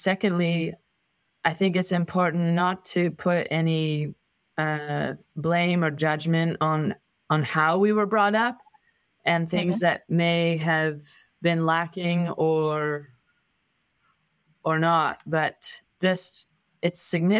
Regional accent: United States; born there; So I was born in the States, and that absolutely affected how I looked at the world.

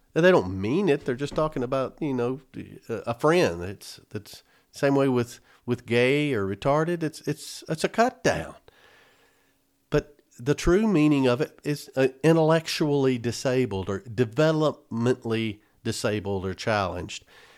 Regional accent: the South, United States; I remember I'm from the South. So in the South you had, it was a lot of racial connotations to words.

